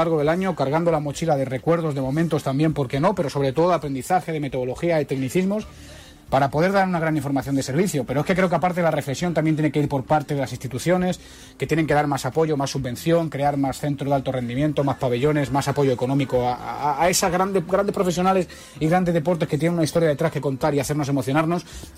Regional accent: Madrid, Community of Madrid, Spain; born there; mi ciudad, donde yo nací, que es Madrid

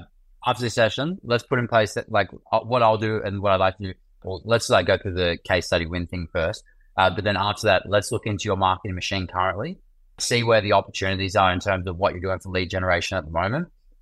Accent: Melbourne, Victoria, Australia; now in Gold Coast, Australia; I was originally from Melbourne

